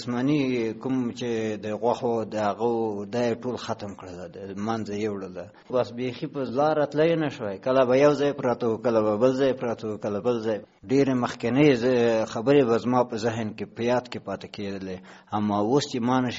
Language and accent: Pashto; Logar, Afghanistan; او زه اوسېدونکی د لوګر د ولایت یم. زه چې یم خپله 15 کلن یم.